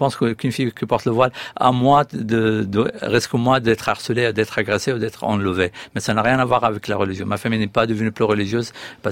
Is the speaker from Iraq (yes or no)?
yes; Iraq; moved away; Moi, quand j'ai quitté l'Irak, mes sœurs portaient le mini-jupe.